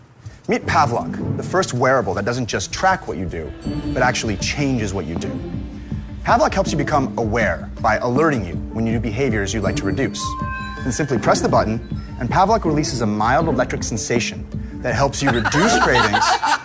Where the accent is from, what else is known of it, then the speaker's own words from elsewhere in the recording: Boston, Massachusetts, United States; I'm from Boston, Massachusetts.